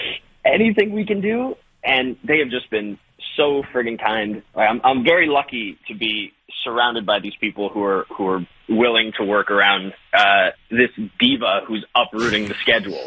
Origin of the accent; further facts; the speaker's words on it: Sudbury, Ontario, Canada; I was born and raised in Sudbury and have been working on Critch out in Newfoundland for, at this point, 5 years.